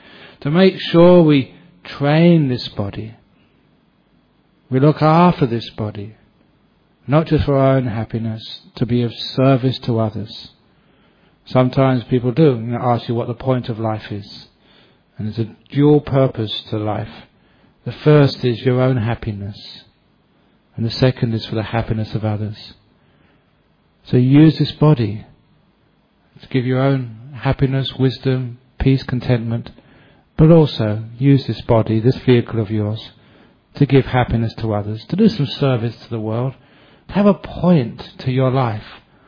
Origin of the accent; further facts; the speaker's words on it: England, United Kingdom; born there; Because I was born in England, I was English.